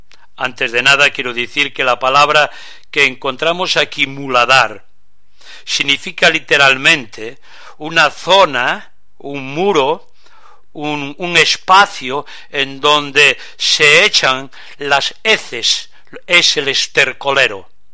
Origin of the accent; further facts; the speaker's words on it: Galicia, Spain; Soy español de una región de España, Galicia, al norte de Portugal, un pueblecito de unos 20.000 habitantes, frontera con Portugal